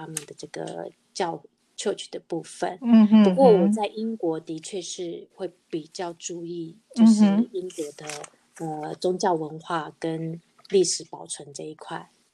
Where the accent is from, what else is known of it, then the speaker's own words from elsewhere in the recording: Taiwan; 我觉得我们台湾人思维可能比较跳动式